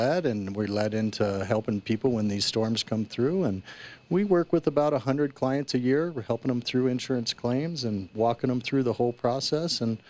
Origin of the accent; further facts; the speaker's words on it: Bailey, Colorado, United States; Well, I am from here in Colorado. So you're a native. I'm a local native here in Colorado, and... I was raised up in the mountains and a nice little town called Bailey.